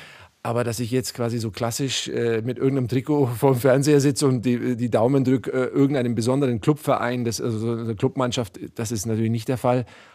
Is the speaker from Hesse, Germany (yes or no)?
no; Nuremberg, Bavaria, Germany; born there; ich bin ja in Nürnberg geboren, in der Haller-Wiesen-Klinik.